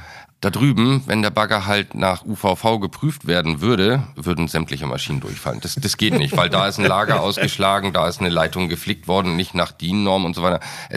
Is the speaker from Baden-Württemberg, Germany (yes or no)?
no; Hamburg, Germany; Ja, tatsächlich, wenn einige fragen, was ich hier unten mache als Hamburger oder warum ich hier unten bin